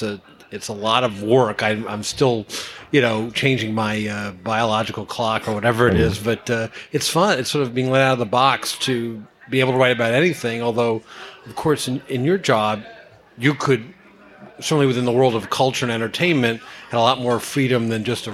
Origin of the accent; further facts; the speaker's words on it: the South, United States; I may not be like him in any other way, except I'm vaguely from the South.